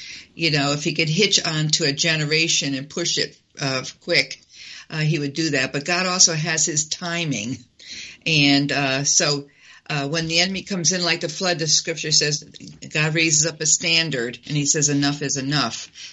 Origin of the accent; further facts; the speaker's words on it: Connecticut, United States; born there; He was born there, and he came here when he was about maybe 3. Hmm. And I was born here.